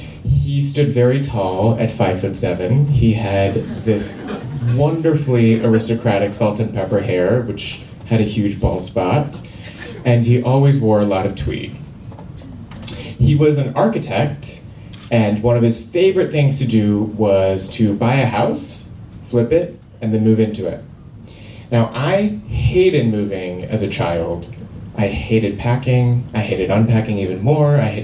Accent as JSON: {"language": "English", "region": "Seoul", "country": "South Korea", "tie": "born or raised there", "said": "I grew up in Seoul, South Korea, and one of my very first memories is as a two-year-old taking a nap on my dad's big tummy."}